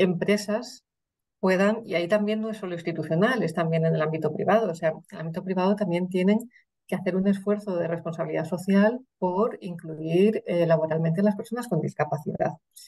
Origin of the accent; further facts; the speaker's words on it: Asturias, Spain; soy de Asturias, no soy catalana